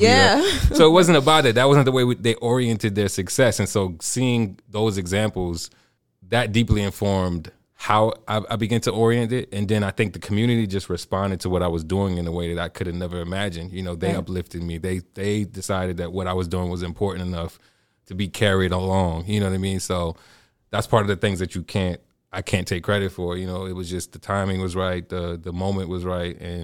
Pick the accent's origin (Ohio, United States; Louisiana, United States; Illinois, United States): Louisiana, United States; New Orleans; That's where I first met most of the folk, and it was my hometown